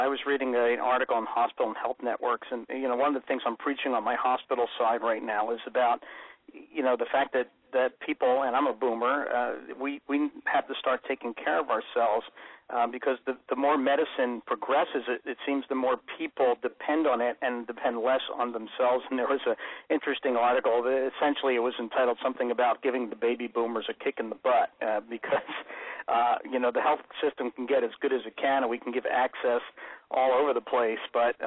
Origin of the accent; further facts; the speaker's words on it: Philadelphia, Pennsylvania, United States; I'm from South Philly.